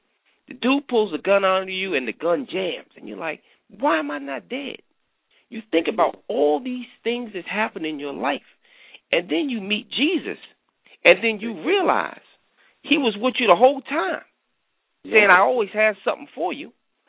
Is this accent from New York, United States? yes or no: yes; New York, United States; Okay, back in the day, growing up in New York, you got into a lot of things.